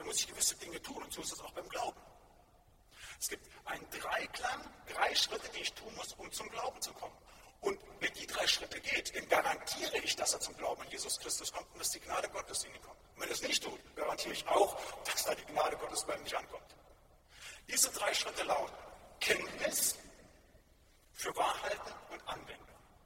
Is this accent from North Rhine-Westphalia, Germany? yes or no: yes; North Rhine-Westphalia, Germany; Ich komme ja aus dem Siegerland, da wo ich sozialisiert wurde in dem Bereich, auch christlich, wo ich aufgewachsen bin, in den Gemeinschaften.